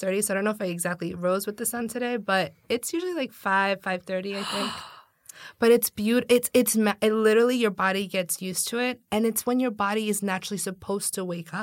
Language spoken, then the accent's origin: English; New York, United States; Being a New Yorker, you never know when you're going to move.